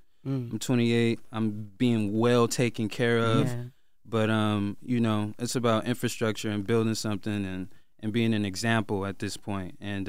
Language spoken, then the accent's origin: English; Lithonia, Georgia, United States; I grew up in Lithonia, Georgia. I used to have two pairs of sneakers.